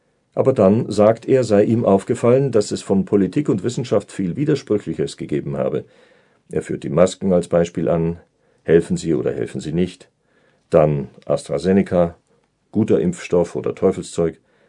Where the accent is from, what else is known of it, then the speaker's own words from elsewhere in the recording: Hesse, Germany; Ich bin Hesse, und der Hesse hat einen gewissen Langmut.